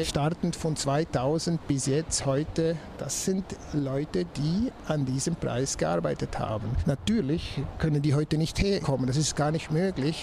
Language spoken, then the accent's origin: German; Valais, Switzerland; Man hört es ja leicht, ich bin Schweizer, bin im Wallis aufgewachsen. Da habe ich die schulische Laufbahn durchlaufen. Bin dann nach Zürich gewechselt zum Chemiestudium